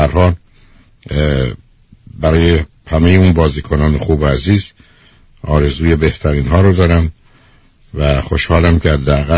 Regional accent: Iran; به عنوان یه فرد، به عنوان یه ایرانی

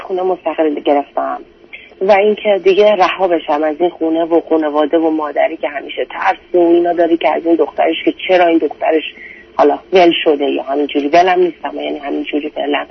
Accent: Iran; دوست دارم از ایرانم برم

